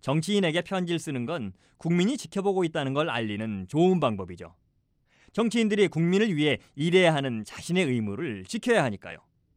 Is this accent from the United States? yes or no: yes; United States; 제가 큰 부자는 아니지만 미국에서 태어나고 자라면서 좋은 것들을 충분히 누리면서 살았으니까